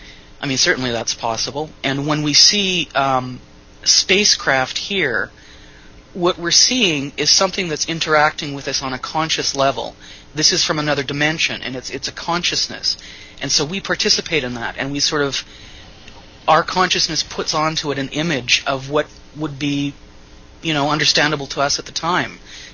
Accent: Edmonton, Alberta, Canada; moved away as an adult; now in Vancouver, Canada; I grew up in Edmonton, Alberta, and moved to Vancouver, B.C., on the west coast of British Columbia, 1983, to do my master's degree in journalism and creative writing.

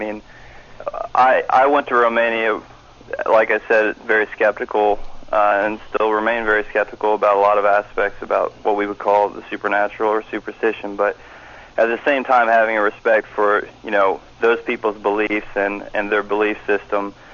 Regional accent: Kentucky, United States; born there; I just wanted to say hello to Mike because he's from my homeland there. I was born in Kentucky, actually, first off.

